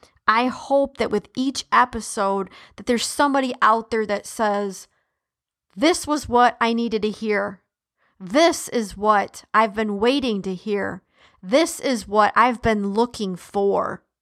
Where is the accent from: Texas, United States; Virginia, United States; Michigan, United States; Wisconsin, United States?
Michigan, United States; Detroit; See, growing up in Detroit, I'm a native Detroiter.